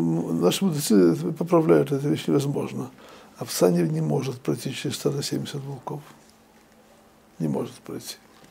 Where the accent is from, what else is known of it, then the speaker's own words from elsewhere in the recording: Western Ukraine, Ukraine; я вырос на Украине. И я помню, что когда я был в первом классе, я был единственным евреем. Мы жили на Западной Украине в каком-то местечке какое-то некоторое время.